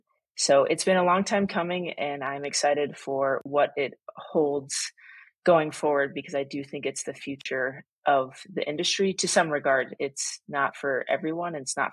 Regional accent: Cody, Wyoming, United States; building a museum in my hometown of Cody, Wyoming.

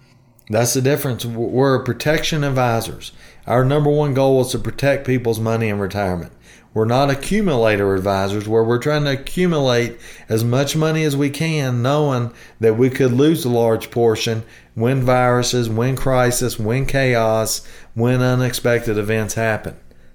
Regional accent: the South, United States; But I'm from the South. We say ain't.

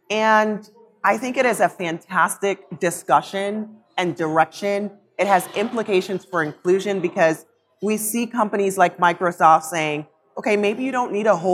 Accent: Jamaica; now in United States; and I am from Jamaica, right?

